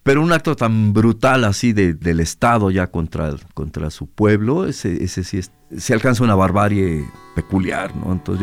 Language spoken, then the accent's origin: Spanish; Guadalajara, Jalisco, Mexico; soy músico, vengo de Guadalajara.